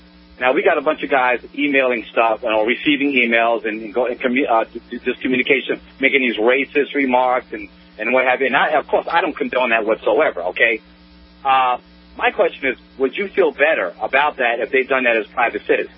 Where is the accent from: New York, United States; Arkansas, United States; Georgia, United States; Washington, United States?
New York, United States; Brooklyn; I'm from Brooklyn, New York.